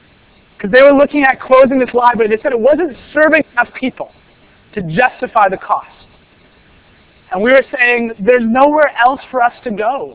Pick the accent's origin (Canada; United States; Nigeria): Canada; Vaughan, Ontario; born or raised there